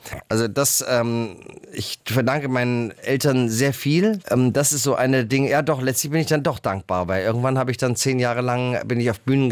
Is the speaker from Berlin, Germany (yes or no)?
yes; Berlin, Germany; 1955 geboren in Schlachtensee, da auch gewohnt.